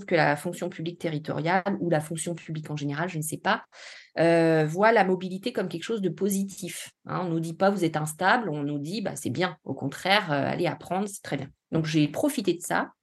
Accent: Normandy, France; also born or lived in Brittany; je vis en Haute-Savoie depuis 6 ans, mais je ne suis pas originaire de Haute-Savoie. Je suis normande et j'ai vécu 20 ans en Bretagne parce que mariée avec un Breton.

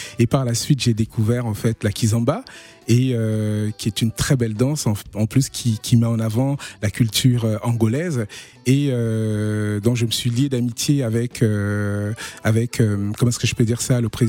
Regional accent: Cameroon; also born or lived in France; j'ai grandi en partie au Cameroun, en France. Et donc, j'ai cette double, en fait, on va dire, cette double culture qui est plutôt un enrichissement.

